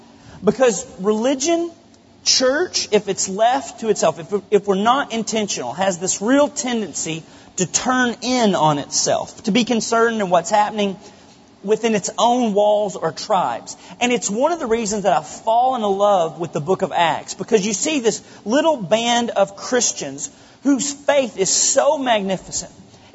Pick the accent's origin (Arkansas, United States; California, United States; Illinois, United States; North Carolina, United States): Arkansas, United States; Benton; I grew up in Benton, Arkansas, and I grew up in a small 10-person church.